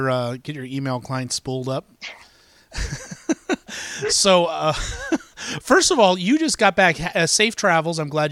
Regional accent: Columbus, Ohio, United States; I'm from Columbus, Ohio.

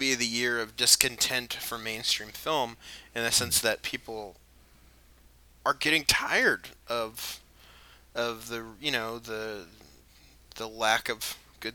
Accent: Ohio, United States; Friendly's, which is a restaurant that I loved when I grew up in Ohio.

